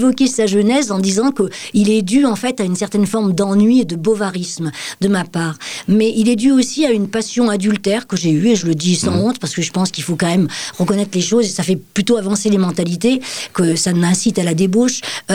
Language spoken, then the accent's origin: French; Grenoble, Auvergne-Rhône-Alpes, France; also born or lived in Haute-Savoie; je suis née en Haute-Savoie, mais très vite installée à Grenoble avec mes parents. J'ai fait toute ma scolarité et mes études à Grenoble.